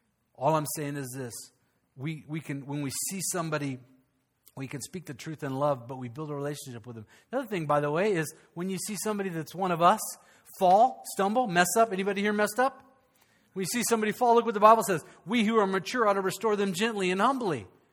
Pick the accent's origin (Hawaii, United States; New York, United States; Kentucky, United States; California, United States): California, United States; Chula Vista; So I was in like fifth grade. Growing up in Chula Vista, California. And I was Evel Knievel of Chula Vista, California.